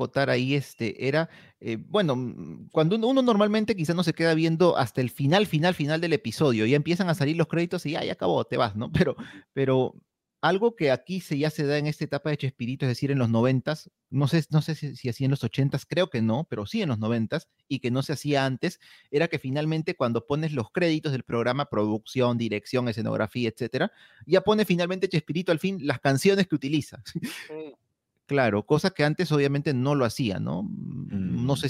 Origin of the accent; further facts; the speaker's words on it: Peru; porque somos peruanos y porque hablamos con P